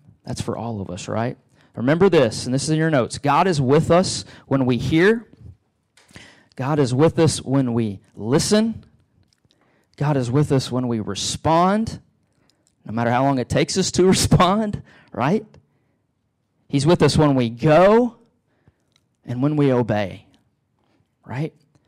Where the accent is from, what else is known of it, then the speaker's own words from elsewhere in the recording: Beaumont, Texas, United States; I have many great memories of growing up in Southeast Texas, in Beaumont, Texas.